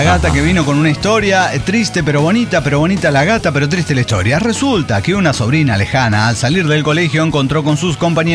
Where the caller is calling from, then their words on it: Salta, Argentina; de Salta, Argentina.